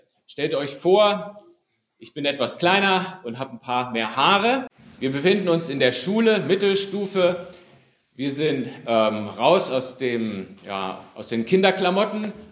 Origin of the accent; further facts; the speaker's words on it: Oberursel, Hesse, Germany; in Oberursel, wo ich aufgewachsen bin.